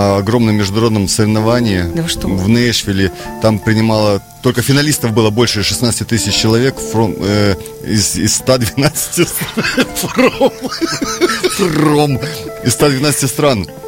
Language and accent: Russian; Siberia, Russia; мы как себя позиционируем, как мы из Сибири, с Байкала, самого красивого, самого глубокого, самого чистого озера на Земле.